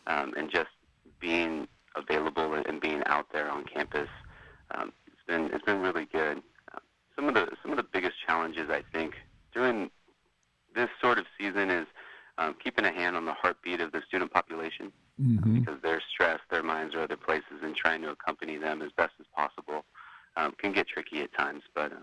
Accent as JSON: {"language": "English", "town": "Redding", "region": "California", "country": "United States", "said": "So I went to college up here back in 2007. I'm originally from Reading."}